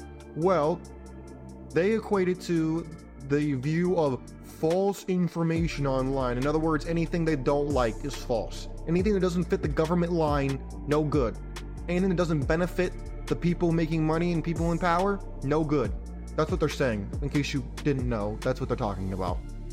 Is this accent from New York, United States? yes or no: no; California, United States; Or versus when I grew up in California, the very first time I went to vote in California when I was 18